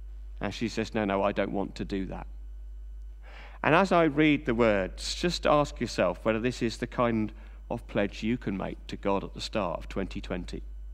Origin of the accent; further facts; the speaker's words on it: Reading, South East England, United Kingdom; When I was growing up in Reading, there was a little shop, a little craft shop I used to visit.